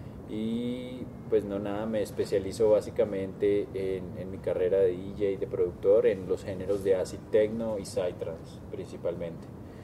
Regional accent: Colombia; ese legado es el que quiero rescatar en busca de una identidad como cultura colombiana.

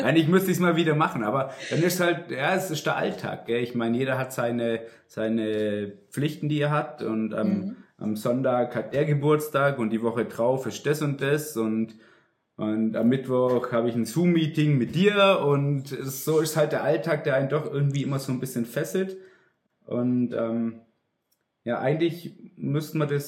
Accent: Ulm, Baden-Württemberg, Germany; Ich komme ja aus Ulm die Ecke

